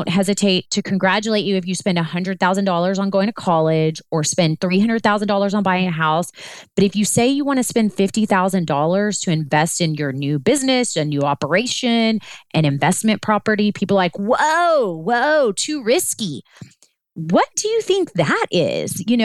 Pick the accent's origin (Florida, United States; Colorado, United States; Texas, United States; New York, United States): Texas, United States; Pasadena; but I'm from Pasadena, and you know, the Pasadena rodeo is like a big deal also. I'm like, I am literally from Urban Cowboy.